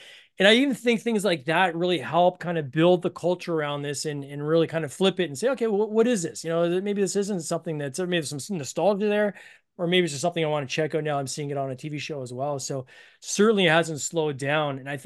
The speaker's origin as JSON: {"language": "English", "country": "Canada", "said": "I just kind of paused and said, wow, like, you know, I'm from Canada."}